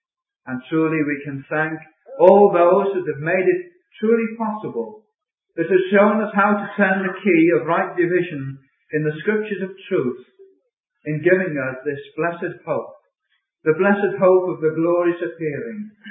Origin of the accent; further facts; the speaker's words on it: Bromborough, North West England, United Kingdom; I'm from Bromborough, close to Liverpool.